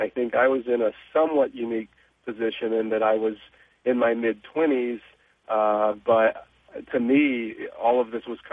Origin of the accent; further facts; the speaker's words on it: Houston, Texas, United States; I was raised in Houston, which meant the odds were that I was going to have conservative politics.